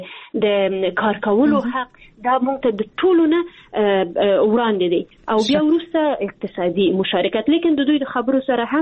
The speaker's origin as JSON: {"language": "Pashto", "country": "Afghanistan", "moved": "yes", "said": "زه د افغانستان نه تللې یم"}